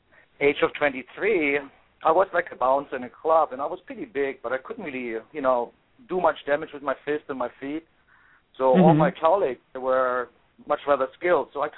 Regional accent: East Germany, Germany; I grew up in East Germany

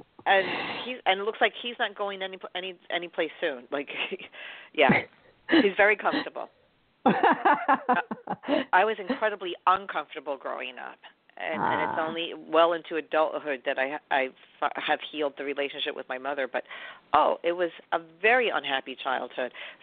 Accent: New York, United States; I'm like, I'm from New York. I have credit cards. I could do anything.

